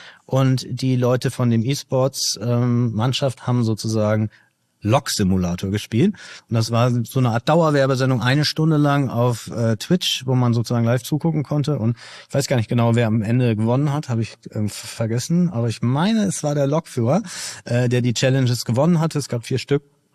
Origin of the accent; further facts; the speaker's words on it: Bremen, Germany; Ich komme ja aus Bremen und verbotene Stadt, ne?